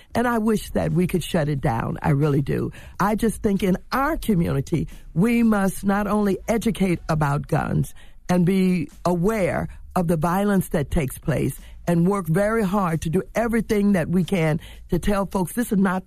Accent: St. Louis, Missouri, United States; I really do. I better say that. I'm from St. Louis.

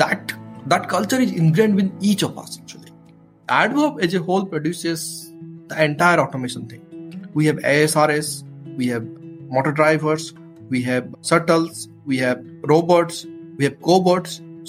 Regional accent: India; I was growing up in India

